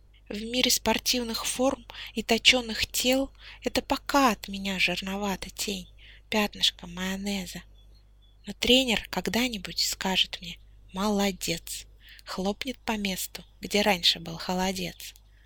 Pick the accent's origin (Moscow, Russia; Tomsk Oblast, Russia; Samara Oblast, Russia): Samara Oblast, Russia; Samara; Я поэтесса из Самары. Самара находится, как известно, в России.